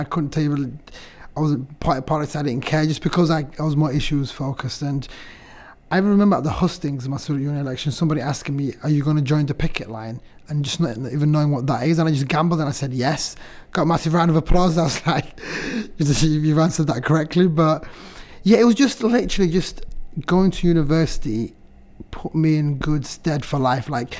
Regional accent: Sheffield, Yorkshire and the Humber, United Kingdom; because I grew up in Sheffield and not a lot of people from my area went to university at all

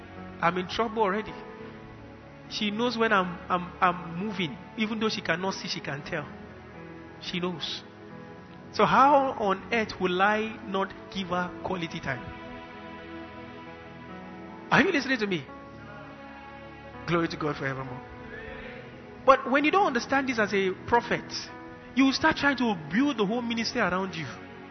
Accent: Kaduna, Kaduna State, Nigeria; I was talking to my mom yesterday, my father and mother, while we were growing up in Kaduna.

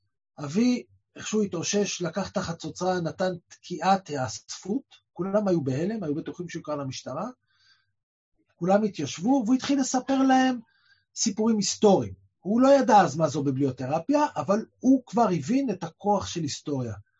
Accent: Jerusalem, Jerusalem District, Israel; גדלתי במין איזושהי הוויה ירושלמית, אפשר לקרוא לה קורדית, מזרחית, סורית

